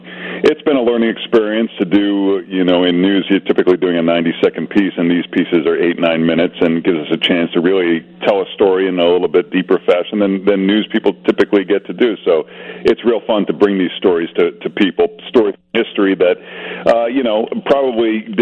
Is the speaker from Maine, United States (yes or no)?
no; Lynn, Massachusetts, United States; Yeah, so my hometown is Lynn, Massachusetts